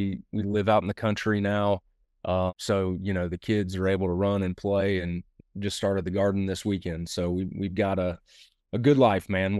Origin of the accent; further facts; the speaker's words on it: Midwest, United States; moved away as an adult; I am 42 years old. I grew up in the Midwest, moved to the South after I graduated college there.